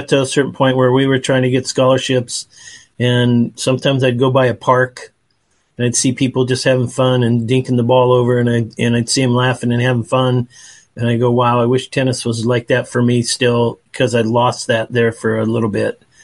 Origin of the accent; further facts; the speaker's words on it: Bakersfield, California, United States; So we grew up in Bakersfield.